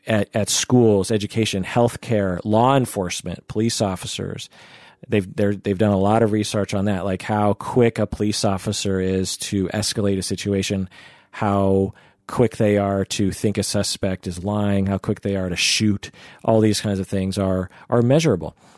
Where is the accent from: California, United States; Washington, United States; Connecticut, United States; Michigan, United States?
Washington, United States; Seattle; particularly since I grew up in Seattle where there's tons of Asian Americans.